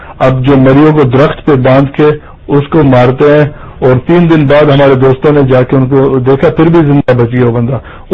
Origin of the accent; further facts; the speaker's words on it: Balochistan, Pakistan; پھر سے آپ کو کہتا ہوں ہم پاکستانی نہیں, ہم بلوچ ہیں, ہم نے پاکستان کے لیے کنسنٹ کبھی بھی نہیں دیا کہ پاکستان جوائن کرنے.